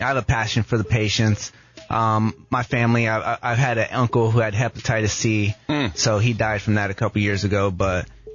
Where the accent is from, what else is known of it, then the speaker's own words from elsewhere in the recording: Tucson, Arizona, United States; I'm from Tucson, and I'm a second-generation grower. I basically grew up in the grow operations basically my whole life